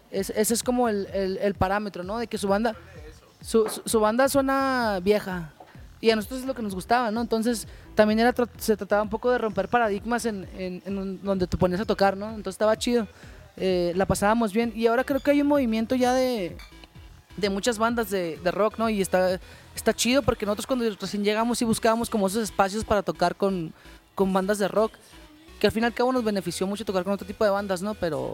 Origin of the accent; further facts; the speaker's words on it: Chihuahua, Mexico; Nosotros somos de Chihuahua, también Chihuahua es una ciudad muy pequeña, entonces la gente vive de otra manera, ¿no?